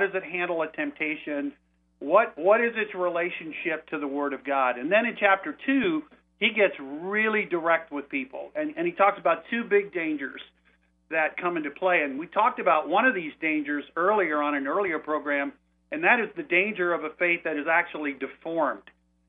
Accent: Texas, United States; I'm from Texas, so what's going on in the news coming out of Uvalde is so impactful to me

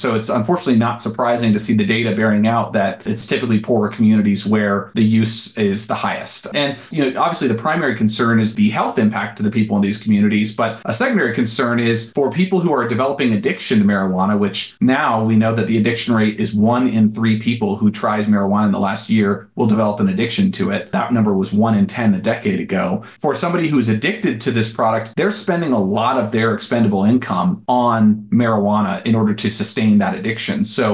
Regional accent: Colorado, United States; I'm from Colorado. I live here in Colorado.

